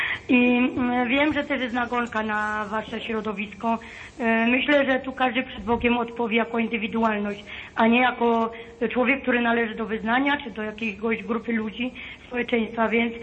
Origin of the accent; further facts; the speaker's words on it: Cieszyn, Silesian Voivodeship, Poland; Mój mąż tu obok siedzi, jest Jan, jesteśmy z Cieszyna